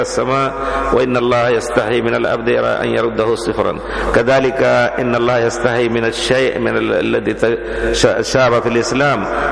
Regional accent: India; Arabic is a second language; لكن بتجربتي وأنا هندي

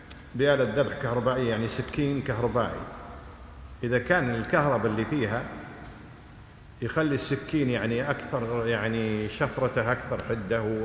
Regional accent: Kuwait

